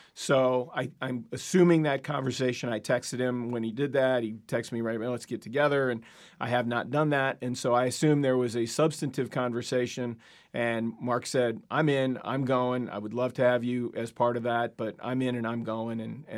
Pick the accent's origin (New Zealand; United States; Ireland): Ireland; I'm Irish.